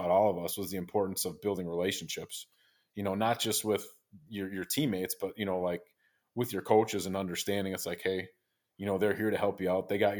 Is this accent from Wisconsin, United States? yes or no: yes; Greenfield, Wisconsin, United States; being a Greenfield guy, it was different. You know, going your whole, you know, growing up in Greenfield, that's always our biggest rivals, Greenfield, Greendale.